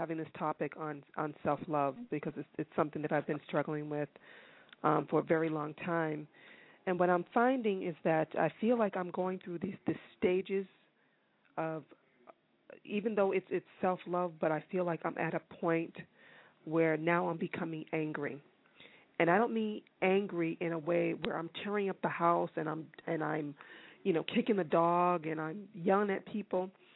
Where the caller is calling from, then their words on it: Massachusetts, United States; I'm calling from Massachusetts.